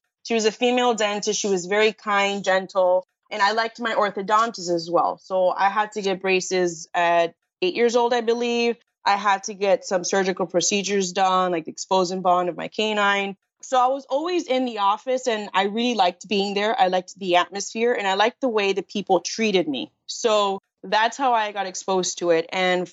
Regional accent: Miami, Florida, United States; But no, I was born and raised in Miami. I'm of Cuban Colombian descent. My dad's Cuban, my mom's Colombian.

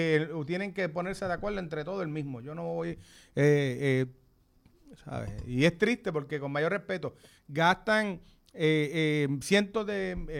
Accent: Brooklyn, New York, United States; born there; Igual que yo nací en Brooklyn

